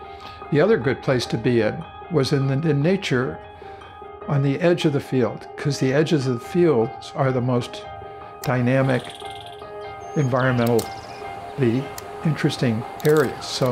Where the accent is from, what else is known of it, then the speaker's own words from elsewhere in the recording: Plainfield, New Jersey, United States; born there; I was born in 1942 on November 2nd in Plainfield, New Jersey. I had free range. I delivered newspapers.